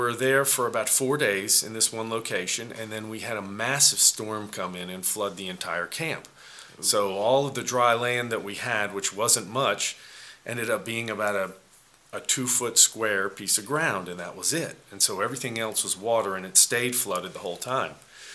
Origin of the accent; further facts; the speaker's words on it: Kennesaw, Georgia, United States; howdy. I'm from Kennesaw, Georgia.